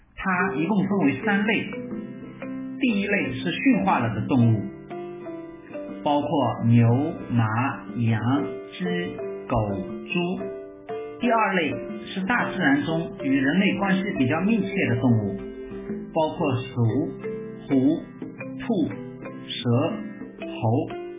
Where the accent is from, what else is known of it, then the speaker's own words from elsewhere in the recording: China; 我们中国人有十二生肖，这是我们中国特有的民俗文化的一部分